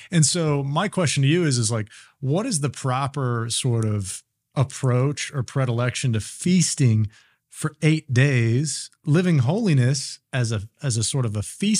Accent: United States; or if it's just growing up in America, land of the free, home of the brave

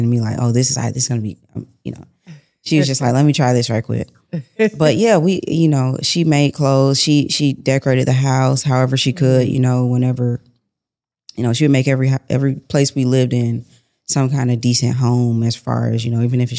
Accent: Atlanta, Georgia, United States; I grew up in Atlanta.

